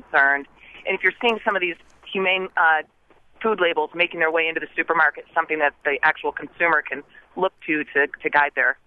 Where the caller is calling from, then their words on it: Columbus, Ohio, United States; And I'm calling from Columbus, and I'm not seeing much of this make its way into the supermarket.